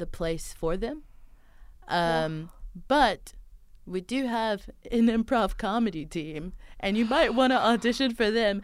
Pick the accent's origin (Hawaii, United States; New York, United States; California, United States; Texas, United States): Texas, United States; Houston; she's from Houston. Like, that's my hometown.